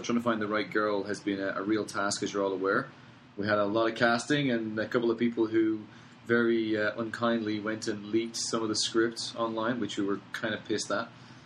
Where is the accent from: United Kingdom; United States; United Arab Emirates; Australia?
Australia; I'm from Australia.